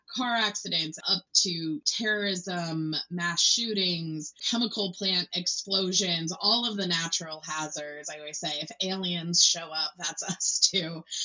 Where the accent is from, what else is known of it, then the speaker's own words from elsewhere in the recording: Maine, United States; I grew up in Maine. And the worst disaster we really had when I was growing up was like the ice storm of 1997.